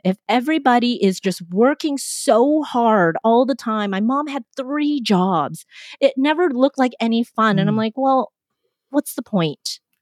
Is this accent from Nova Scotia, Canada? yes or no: no; Vancouver, British Columbia, Canada; born there; because I was born in Vancouver, my Canadian mind translated that into shut up.